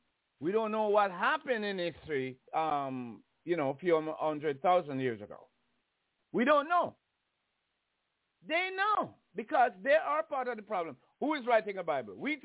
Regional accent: Jamaica; I grew up in Jamaica

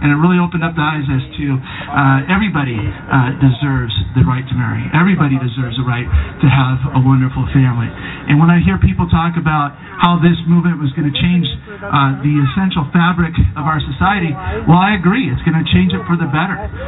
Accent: Mexico City, Mexico; English is a second language; But I grew up in Mexico City, and obviously with a strong Catholic influence and very conservative.

